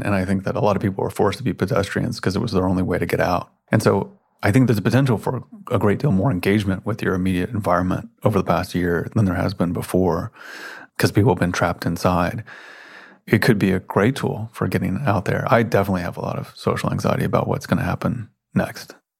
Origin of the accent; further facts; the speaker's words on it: Memphis, Tennessee, United States; I spent a lot of time growing up in Memphis, Tennessee, and the streets are kind of muddy brown.